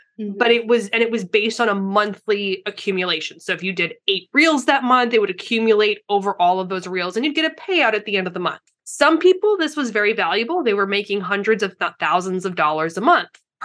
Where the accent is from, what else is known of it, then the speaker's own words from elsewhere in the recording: Canada; now in San Diego, United States; We're spoiled in San Diego. I get it. I'm from Canada.